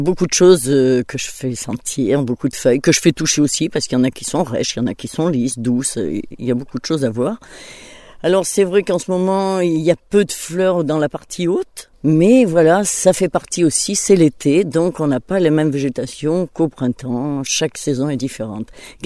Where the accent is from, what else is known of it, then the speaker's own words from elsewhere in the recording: Limoges, Nouvelle-Aquitaine, France; je suis née à Limoges, je suis restée à Limoges